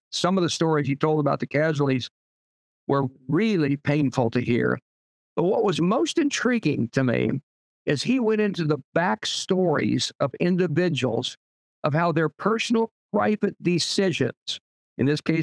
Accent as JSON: {"language": "English", "town": "Concordia", "region": "Kansas", "country": "United States", "tie": "born or raised there", "said": "Concordia, Kansas, my hometown"}